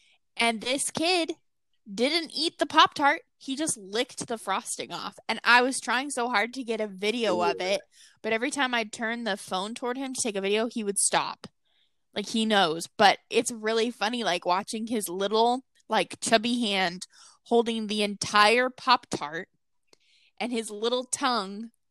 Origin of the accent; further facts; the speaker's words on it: Alaska, United States; I'd say look like a fish, but that's because I'm from Alaska and fish are beautiful.